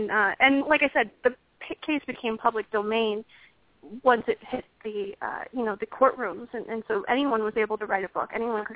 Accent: Arizona, United States; And then all over my home state in Arizona, her book was at my grocery store and at Costco

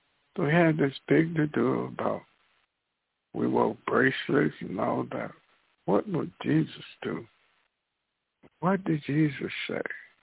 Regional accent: the South, United States; And that leads me to growing up in the South.

